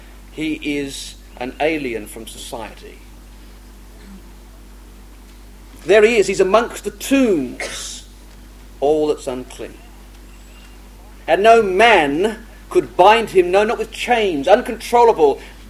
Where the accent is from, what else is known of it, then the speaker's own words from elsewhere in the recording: England, United Kingdom; born there; I'm English born, so we're okay.